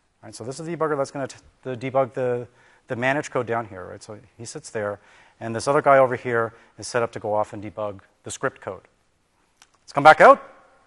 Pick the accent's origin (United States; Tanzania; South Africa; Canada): Canada; I'm actually Canadian.